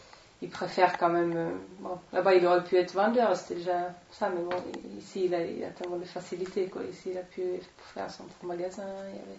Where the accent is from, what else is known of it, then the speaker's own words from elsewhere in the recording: Finland; first language Swedish; French is a second language; now in France; je suis finlandaise. Il y a une minorité en Finlande qui ont la langue maternelle suédoise, un peu comme les Belges ou les Suisses, ou il y a plusieurs.